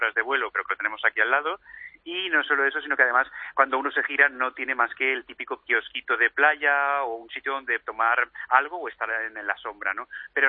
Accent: Barcelona, Catalonia, Spain; now in Formentera, Spain; Yo soy originario de Barcelona, llevo 10 años aquí.

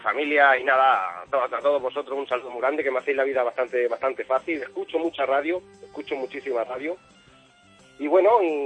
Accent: Losar de la Vera, Extremadura, Spain; now in Honolulu, United States; Soy de Extremadura, de Losar de la Vera.

